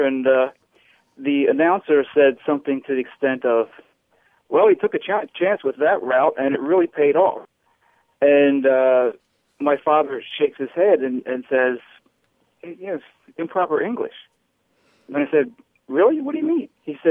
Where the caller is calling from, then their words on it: Delray Beach, Florida, United States; I'm calling from Delray Beach, Florida.